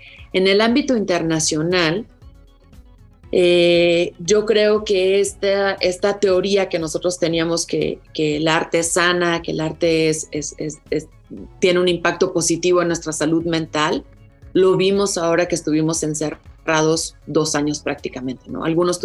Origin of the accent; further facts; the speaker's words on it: State of Mexico, Mexico; Mis papás, cuando yo nací, nos mudamos al Estado de México y yo vivía muy cerca del Parque Naucali en el Estado de México.